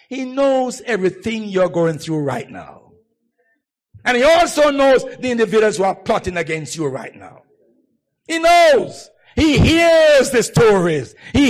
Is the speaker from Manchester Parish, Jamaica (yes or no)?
no; Kingston, Jamaica; Let me tell you about back that I had as a child growing up in Kingston. Never forgot it.